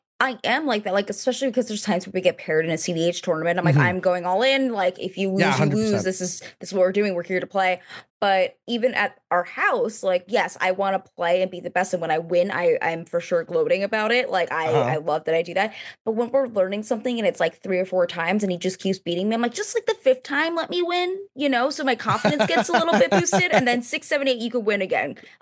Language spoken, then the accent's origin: English; New Jersey, United States; I'm from New Jersey. It's second nature.